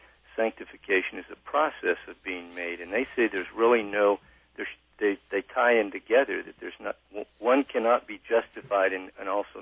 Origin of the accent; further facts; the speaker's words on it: Hiawassee, Georgia, United States; I'm from Hiawassee, Greg.